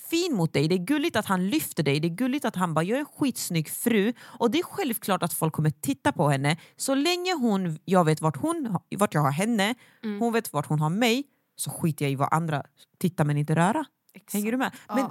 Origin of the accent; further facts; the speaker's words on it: Sweden; Vi är uppvuxna i Sverige.